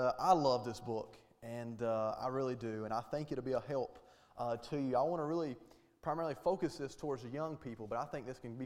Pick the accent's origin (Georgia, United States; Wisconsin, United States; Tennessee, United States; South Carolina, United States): Georgia, United States; Hartwell; Why did I grow up where I grew up at in Hartwell, Georgia?